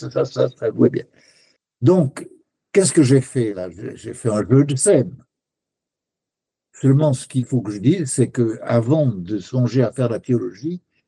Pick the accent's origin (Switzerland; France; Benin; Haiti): Switzerland; Romandy; c'était une tradition chez nous, en Suisse romande.